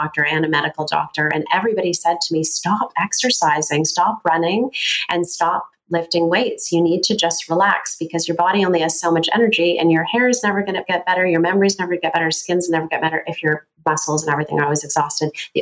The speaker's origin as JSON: {"language": "English", "country": "Canada", "said": "But imagine I'm a Canadian woman with a certain constitution, and all of a sudden I'm in the desert, right?"}